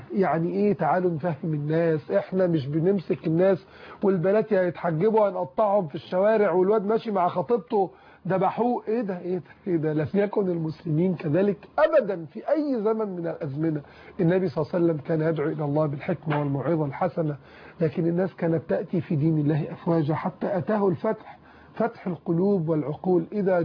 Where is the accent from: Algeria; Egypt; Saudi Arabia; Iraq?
Egypt; احنا كمصريين ما نحبش حد يضربنا من بره،